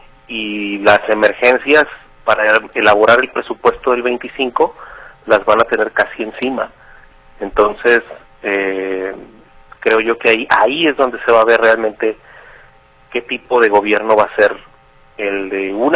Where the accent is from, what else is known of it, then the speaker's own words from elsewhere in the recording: Mexico; todos somos mexicanos, todos estamos aquí